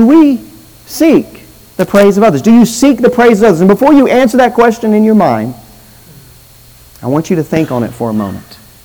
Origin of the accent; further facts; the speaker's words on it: United States; They just knew we were foreigners and we're white. We're from America. We must be rich.